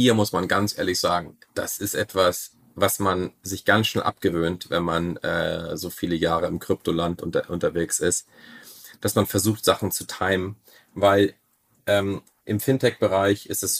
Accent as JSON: {"language": "German", "country": "Germany", "said": "ich bin ja Deutscher"}